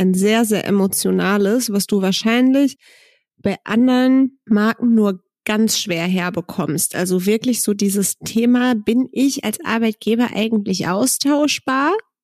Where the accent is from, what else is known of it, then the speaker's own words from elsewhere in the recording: Gelsenkirchen, North Rhine-Westphalia, Germany; Ich komme ja gebürtig aus Gelsenkirchen.